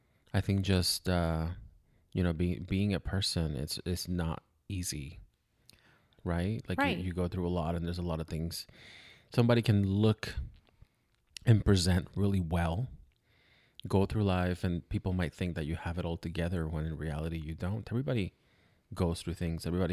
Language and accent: English; Puerto Rico; born there; I was born in Puerto Rico, Dominican parents, grew up in a predominantly Dominican Puerto Rican environment.